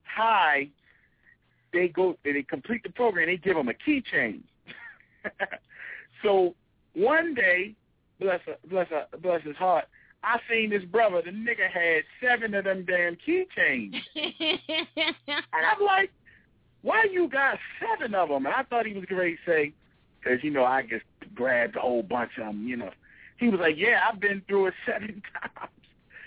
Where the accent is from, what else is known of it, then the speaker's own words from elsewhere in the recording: Baltimore, Maryland, United States; I'm from Baltimore, so you know it's dope central here, right?